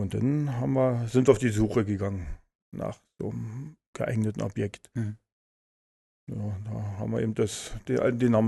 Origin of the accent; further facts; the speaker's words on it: Forst, Brandenburg, Germany; Ich bin gebürtiger Forster.